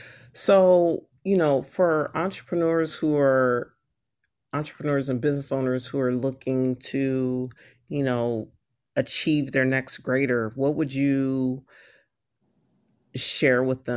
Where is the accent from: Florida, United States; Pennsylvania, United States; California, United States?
California, United States; Long Beach; I grew up in California. In Long Beach, love the water.